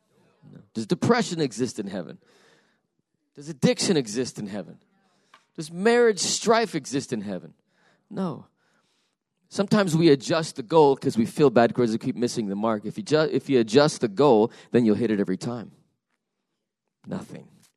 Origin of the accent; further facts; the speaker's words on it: Salt Lake City, Utah, United States; I'm from Salt Lake City, Utah.